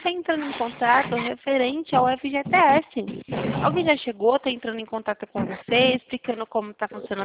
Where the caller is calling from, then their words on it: Sumaré, São Paulo, Brazil; Eu sou aqui de Sumaré, interior de São Paulo.